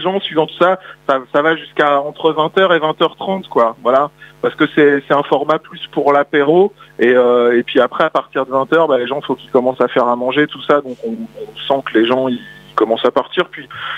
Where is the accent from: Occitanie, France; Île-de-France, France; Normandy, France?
Normandy, France; Évreux; Moi, je suis d'Evreux depuis toujours